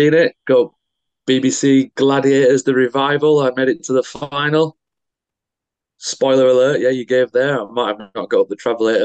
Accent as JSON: {"language": "English", "country": "Uganda", "tie": "born there", "said": "Then people realised I was born in Uganda and they were like, why are you not doing a Ugandan gimmick?"}